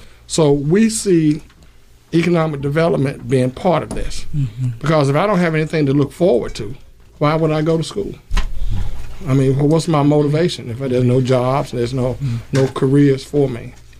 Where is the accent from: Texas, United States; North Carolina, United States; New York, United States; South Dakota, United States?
North Carolina, United States; Winston-Salem; When we grew up in Winston-Salem, our education was strong.